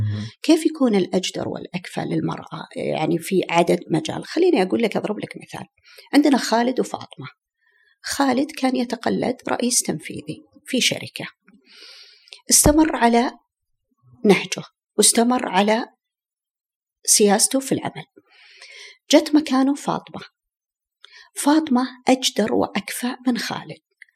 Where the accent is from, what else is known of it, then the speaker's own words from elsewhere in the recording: Saudi Arabia; الحين إحنا عندنا في السعودية، تعتبر السعودية إحدى دول الجي 20